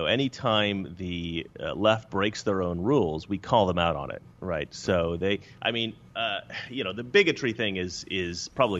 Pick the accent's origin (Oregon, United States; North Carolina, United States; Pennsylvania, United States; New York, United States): Oregon, United States; Growing up in Oregon was very good for me.